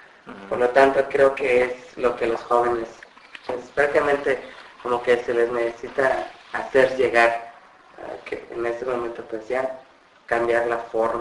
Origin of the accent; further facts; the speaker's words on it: Sabá, Colón, Honduras; ¿tú de dónde eres? Yo soy de Sabá